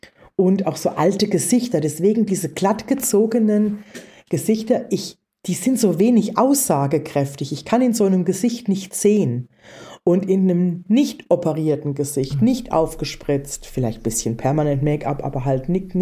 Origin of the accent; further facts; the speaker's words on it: Weilbach, Bavaria, Germany; wo ich herkomme, vom Land, ein kleines Dorf im Odenwald, heißt Weilbach